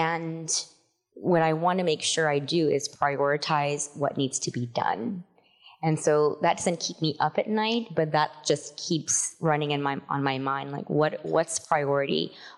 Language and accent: English; California, United States; I grew up in California, and we're driving on the freeway, and I see a little sign that says little Bangladesh. I'm Bengali and Indian